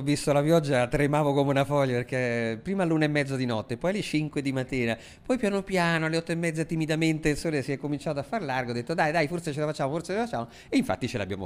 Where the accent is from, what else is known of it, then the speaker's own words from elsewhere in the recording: Rome, Lazio, Italy; sono di Roma, sì, romano, romano, verace, di ottava generazione dentro